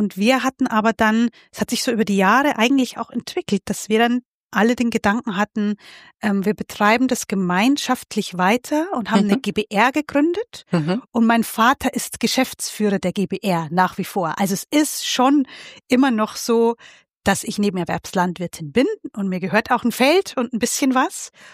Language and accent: German; Bavaria, Germany; Ich komme aus der Holledau.